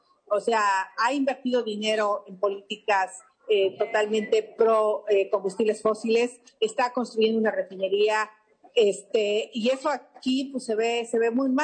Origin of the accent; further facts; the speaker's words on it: Mexico; cuando yo digo que soy mexicana